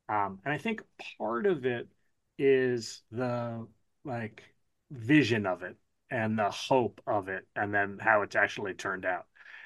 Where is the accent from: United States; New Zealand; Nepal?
United States; New York; also born or lived in Berkeley; Yeah, my parents moved to the East Coast when I was maybe 10 months, and then I grew up in New York, but I was actually born in Berkeley.